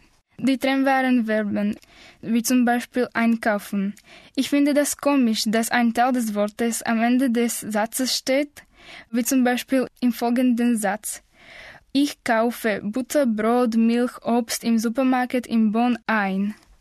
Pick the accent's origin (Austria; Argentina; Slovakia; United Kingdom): Slovakia; German is a second language; komme aus der Slowakei. Ich bin im Jahr 1999 geboren und ich bin Studentin.